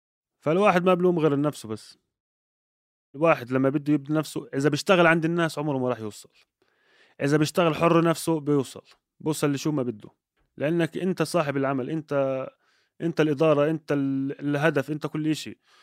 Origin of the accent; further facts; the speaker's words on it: Egypt; أنا كمصري